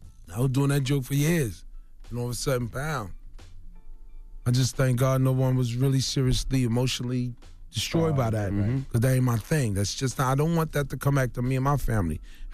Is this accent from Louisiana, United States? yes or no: no; Brooklyn, New York, United States; I'm from Brooklyn. It's all to the good.